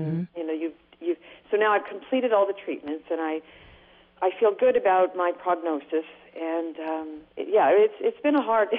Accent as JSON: {"language": "English", "region": "British Columbia", "country": "Canada", "moved": "yes", "lives_now": "United States", "said": "Yeah, we're from Canada. We came here because we wanted to live by the ocean. And in British Columbia, there's really no ocean."}